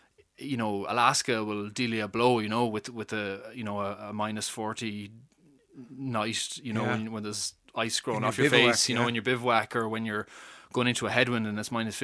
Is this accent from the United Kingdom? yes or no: no; Knocknacarra, Connacht, Ireland; I mean, look, I'm from Knocknacarra, like, there's Knocknacarra and Gaul, it's just a mass of houses